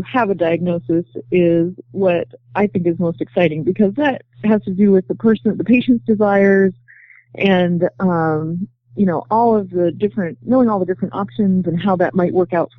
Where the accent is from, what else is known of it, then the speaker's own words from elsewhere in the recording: Madison, Wisconsin, United States; also born or lived in Minnesota / Iowa; Well, I'm from Madison, Wisconsin, and I grew up there. I went to college in Minnesota and then went on to dental school at the University of Iowa.